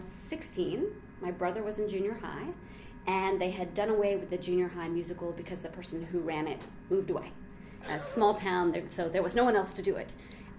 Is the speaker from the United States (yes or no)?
yes; Orono, Maine, United States; Well, I was born and raised in Orono, Maine, a small college town.